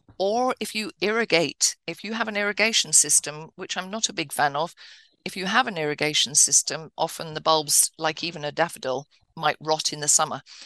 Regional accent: England, United Kingdom; So I'm English, obviously.

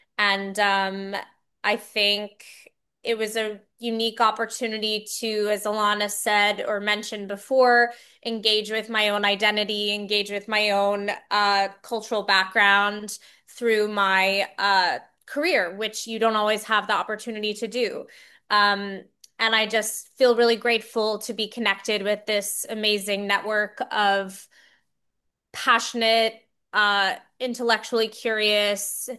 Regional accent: New York, United States; So I grew up in New York, and I think, like many people, started as a performer.

